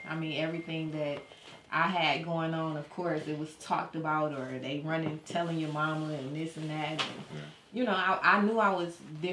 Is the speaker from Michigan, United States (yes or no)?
yes; Grand Rapids, Michigan, United States; born there; I was born in Grand Rapids, Michigan, home of Floyd Mayweather, home of … home of the Barge family.